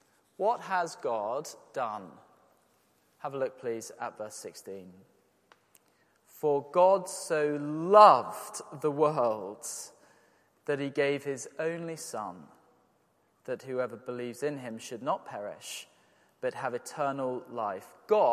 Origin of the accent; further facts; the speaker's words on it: Yorkshire and the Humber, United Kingdom; I grew up in Yorkshire